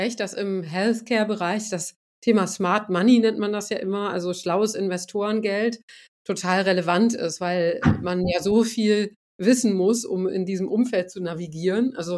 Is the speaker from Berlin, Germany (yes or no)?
no; Göttingen, Lower Saxony, Germany; also ich komme aus Göttingen, ich komme aus einer kleinen Stadt und da gibt es eine total funktionierende Innenstadt